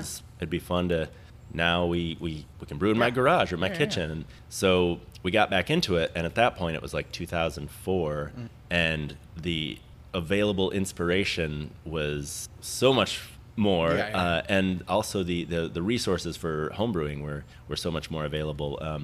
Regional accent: Rochester, New York, United States; where I was growing up in Rochester, New York, there was a store called Beers of the World.

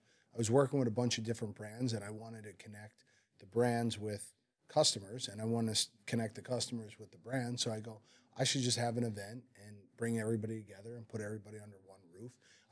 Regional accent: Newark, New Jersey, United States; You know, I grew up in Newark, New Jersey, in not the best neighborhood. And, you know, my family was very blue collar, Italian, working class people.

